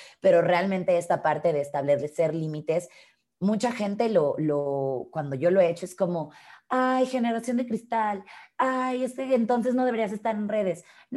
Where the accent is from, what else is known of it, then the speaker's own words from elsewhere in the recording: Mexico; soy una mujer mexicana de casi 32 años.